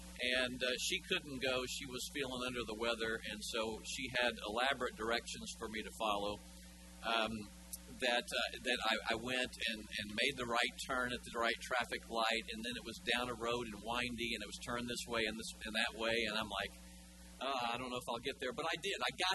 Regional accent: Florida, United States; I'm from Florida, and I just assume that people who do that are from Florida

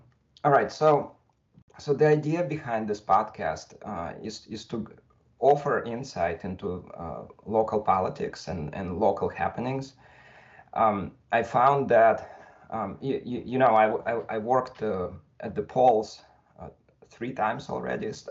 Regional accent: Staten Island, New York, United States; now in East Brunswick, United States; And I guess prior to that, I'm from Staten Island, and going too far back becomes too complicated.

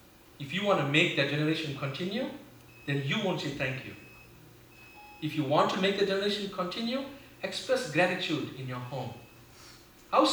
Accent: South Africa; There's a crazy story that I always tell. I grew up in South Africa.

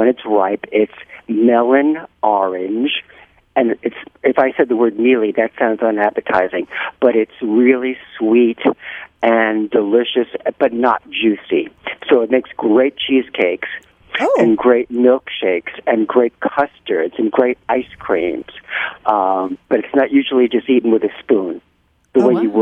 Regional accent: New York, United States; even though I'm from New York, as well as you

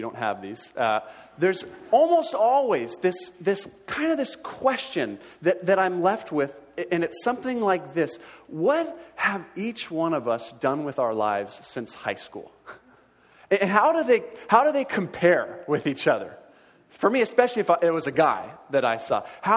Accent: Newport, United States; I grew up in Newport, so Thanksgiving, Christmas is a time where I'll be in the malls.

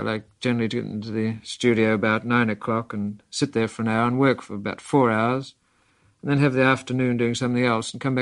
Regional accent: Australia; But essentially, I think, as an Australian, the Gallipoli campaign, the Anzac landing, looms very large in the kind of Australian psyche, really.

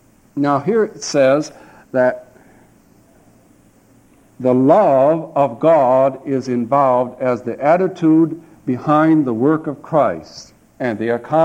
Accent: Elmont, Michigan, United States; Brother Lowdy coming up to my hometown in Elmont, Michigan, in the summer and giving talks.

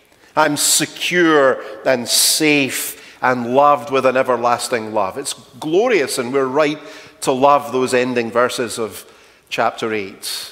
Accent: Glasgow, Scotland, United Kingdom; the poor in my hometown of Glasgow.

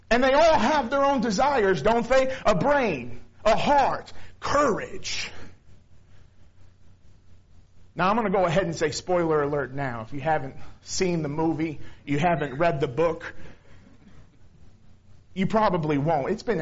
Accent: San Antonio, Texas, United States; that I grew up about 30 miles south of here, San Antonio, Texas. Not a Christian, as Wayne mentioned. I grew up in the Catholic Church.

